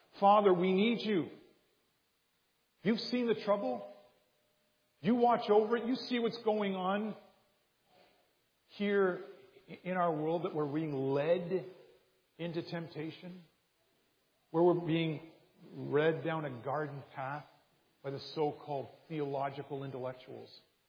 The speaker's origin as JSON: {"language": "English", "town": "St. Catharines", "region": "Ontario", "country": "Canada", "tie": "born or raised there", "said": "in my hometown where I grew up and where I pastored, it was in the St. Catherine Standard newspaper"}